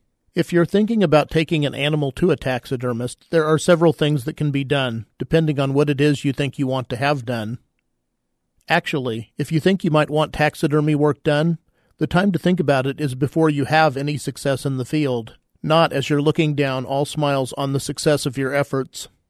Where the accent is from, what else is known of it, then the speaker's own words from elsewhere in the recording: Kansas, United States; My dad was a very, very good archery deer hunter, succeeding almost every year at tagging a buck in my home state of Kansas.